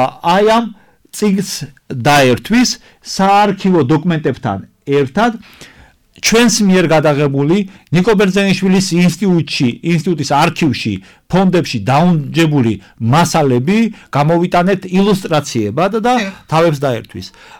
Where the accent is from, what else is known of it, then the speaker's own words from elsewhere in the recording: Adjara, Georgia; ჩვენი აჭარა, ჩვენი კუთხე ყოველთვის იყო მიზიდულობის ცენტრად და არენად